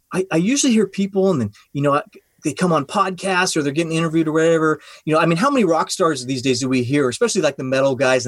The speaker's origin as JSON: {"language": "English", "region": "California", "country": "United States", "tie": "born or raised there", "said": "Where I grew up in the Bay Area, East Bay in particular."}